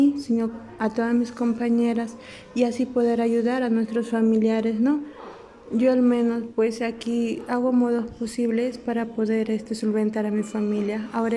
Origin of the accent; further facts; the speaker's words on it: Cusco, Peru; yo soy de Ciudad de Cusco. Bueno, soy madre soltera de 3 hijos.